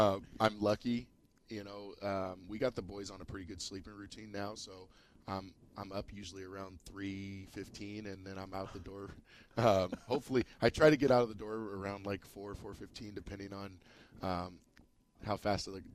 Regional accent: Madera, California, United States; because I'm from Madera.

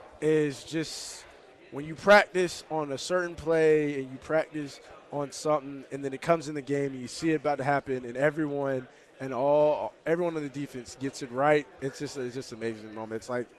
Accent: Texas, United States; I'm not familiar with him, but I'm from Texas, so I'm familiar with who shot J.R. and J.R.

